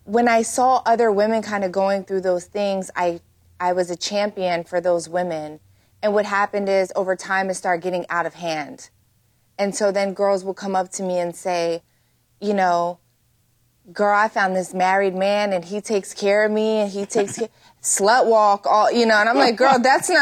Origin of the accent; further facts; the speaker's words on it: East Coast, United States; now in Los Angeles, United States; I'm from the East Coast.